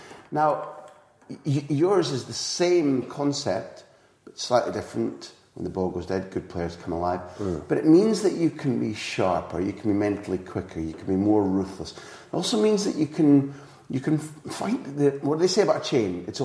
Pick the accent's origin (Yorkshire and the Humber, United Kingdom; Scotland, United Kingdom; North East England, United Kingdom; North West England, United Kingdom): Scotland, United Kingdom; because as a Scot, when I worked in London